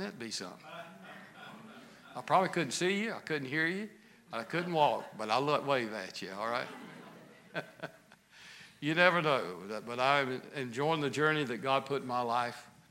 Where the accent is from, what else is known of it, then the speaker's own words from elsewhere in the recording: the South, United States; My wife's a good cook, but she's from up north. And so I'm Southerner.